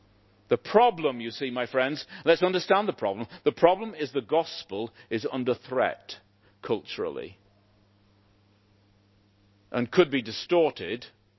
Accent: Northern Ireland, United Kingdom; So I'm from Northern Ireland, okay, and I love Northern Ireland

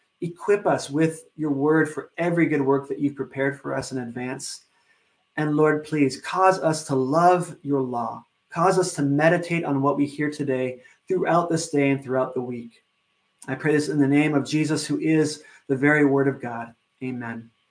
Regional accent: United States; Now, obviously, I'm not from around here, not a local. So as an American

